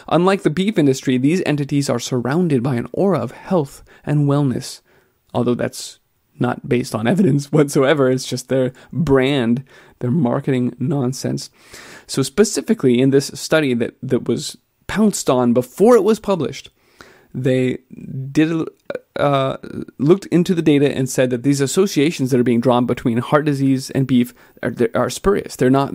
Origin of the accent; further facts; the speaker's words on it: Texas, United States; And I am from Texas, so I have to say I'm naturally more prone to side with A&M here